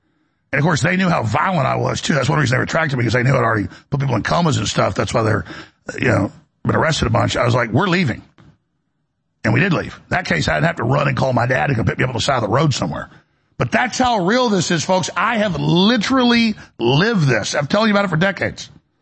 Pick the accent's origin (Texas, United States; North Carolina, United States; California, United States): Texas, United States; Dallas; growing up in Dallas